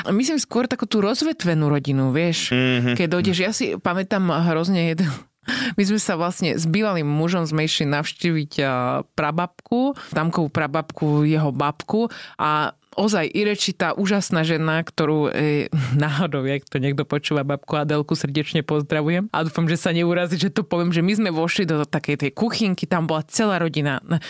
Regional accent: north, Slovakia; now in California, United States; Ja som zo severu, takže tam bolo aj trošku zimšie

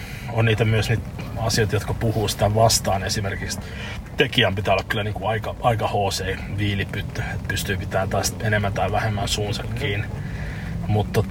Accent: Turku, Southwest Finland, Finland; mä oon Turusta kotoa

